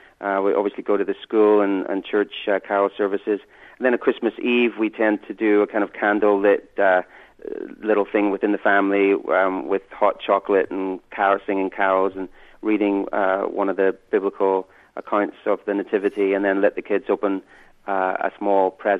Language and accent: English; Northern Ireland, United Kingdom; also born or lived in Chicago, United States / Cambridge, United Kingdom / Boston, United States; That's right. I grew up in Northern Ireland.